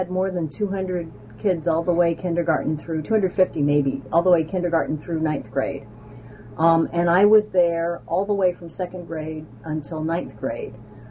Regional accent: Boston, Massachusetts, United States; born there; So I was born in Boston, Massachusetts, while my father was a graduate student in the history of science at Harvard.

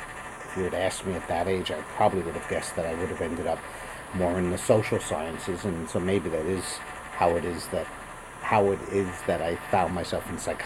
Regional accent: Bronx, New York, United States; And growing up in the Bronx, there's a very big and famous zoo in the Bronx, which was not that far from where I grew up.

